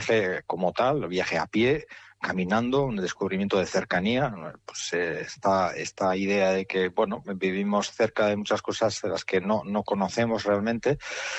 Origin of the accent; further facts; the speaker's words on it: Urretxu, Basque Country, Spain; Yo soy de Urretxu. Y bueno, a lo largo de mi vida pues he recorrido muchas veces pues la zona, ¿no?, del valle